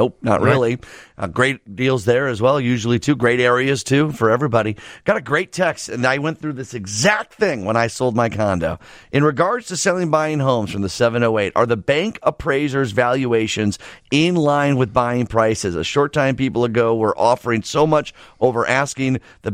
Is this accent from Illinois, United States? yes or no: yes; Downers Grove, Illinois, United States; Your office out in Downers Grove, right? My hometown.